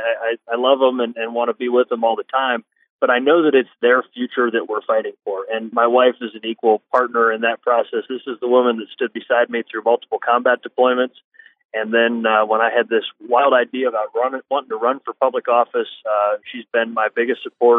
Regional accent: Ohio, United States; So I grew up in Ohio, and I thought I knew this place really well, Chris.

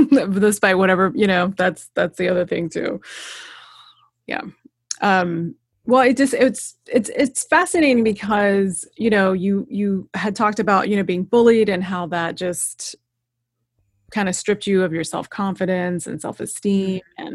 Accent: the South, United States; I grew up in the South, so I understand where that's coming

